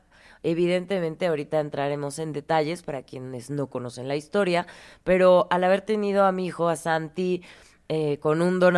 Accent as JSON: {"language": "Spanish", "town": "Morelia", "region": "Michoacán", "country": "Mexico", "tie": "born there", "said": "no soy alcohólica, nací en Morelia."}